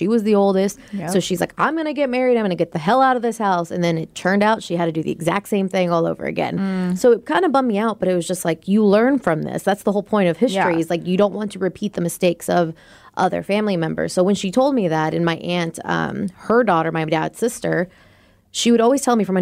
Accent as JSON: {"language": "English", "country": "United States", "said": "So I am an American with a Mexican culture."}